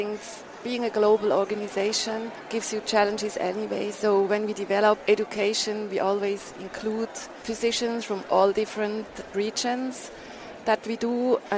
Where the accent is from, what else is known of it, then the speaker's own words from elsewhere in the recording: Switzerland; I'm from Switzerland.